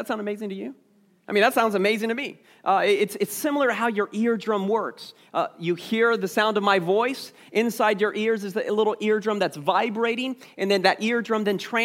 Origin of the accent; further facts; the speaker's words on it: Lincoln, Nebraska, United States; born there; I was born in Lincoln, Nebraska.